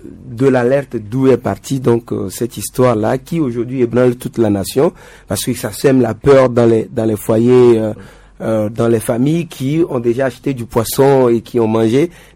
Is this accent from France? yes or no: no; Togo; nous sommes Togolais avant tout.